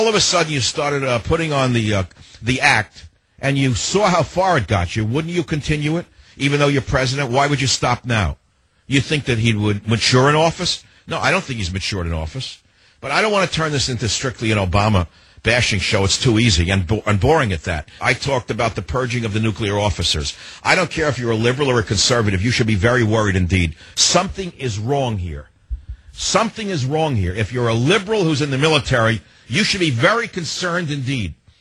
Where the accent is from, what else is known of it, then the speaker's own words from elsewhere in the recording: United States; am an immigrant son. I respect cultures and languages around the world. But I'm living in America. I'm an American.